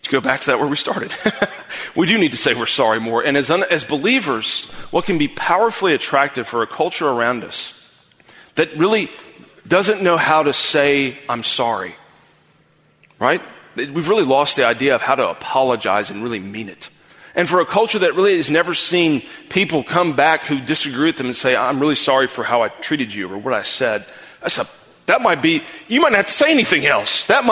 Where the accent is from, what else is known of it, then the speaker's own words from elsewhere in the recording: Greenville, United States; Another time I was doing some evangelism in my hometown, downtown Greenville